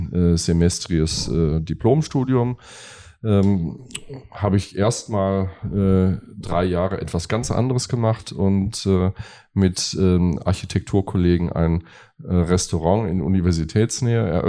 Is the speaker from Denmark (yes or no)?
no; Münster, North Rhine-Westphalia, Germany; ich bin gebürtiger Westfale, komme aus Münster, bin dort aufgewachsen und habe dort bis zum 18. Lebensjahr gelebt und bin dann an die TU Dortmund, die ist damals noch Universität Dortmund, gegangen, um Architektur zu studieren